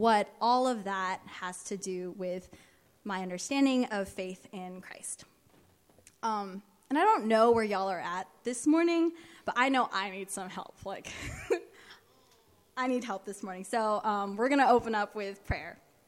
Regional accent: Dubai, United Arab Emirates; also born or lived in Philippines; now in United States; I'm Filipina. I grew up in Dubai in the Middle East and attended a small liberal arts school in St. Paul, Minnesota.

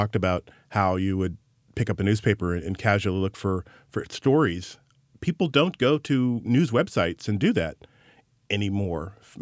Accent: Orangevale, California, United States; Yeah, I grew up in Orangevale.

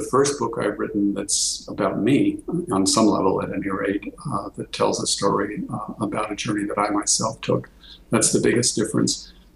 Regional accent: United States; As a North American, as an American, I come up empty around that because, first of all, there is no American people that I can say, these are my people.

